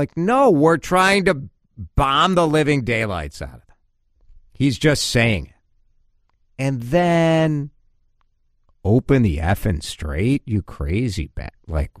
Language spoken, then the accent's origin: English; United States; which I find embarrassing as an American